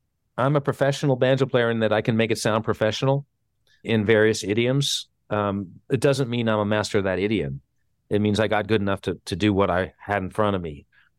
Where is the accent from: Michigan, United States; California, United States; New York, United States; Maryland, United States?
New York, United States; New York City; I didn't feel the same kind of anti-banjo kind of vibe that I sometimes felt in New York City as a kid walking around with the banjo.